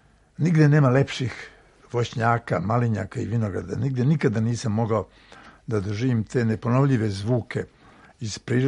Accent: Trnava, Moravica District, Serbia; born there; Rođen sam u Trnavi kod Čačka, jednom od ne samo najpitomijih i najlepših sela zapadne Srbije

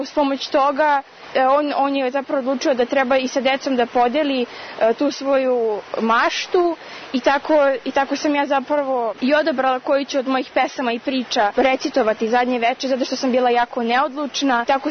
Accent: Belgrade, Serbia; dolazim iz Beograda, imam 13 godina

